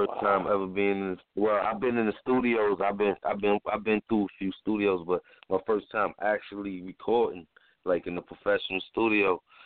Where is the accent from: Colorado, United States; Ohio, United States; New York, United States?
New York, United States; New York City; originally I was born in New York Hospital in Manhattan. Then first apartment I lived in was Queensbridge, 12th Street, 4009.